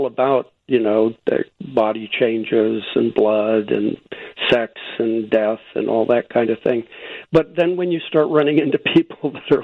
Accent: Panama; I grew up in Panama.

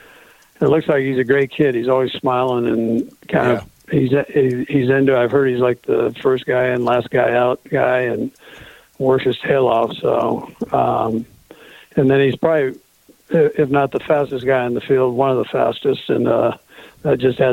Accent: West Coast, United States; My parents were from the East Coast, so I always joked them. I was raised on the West Coast

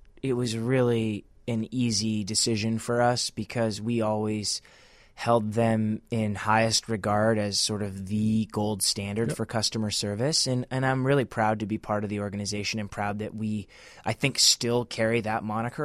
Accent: Michigan, United States; I'm from Michigan originally, and in the summer, we always take a trip up to northern Michigan

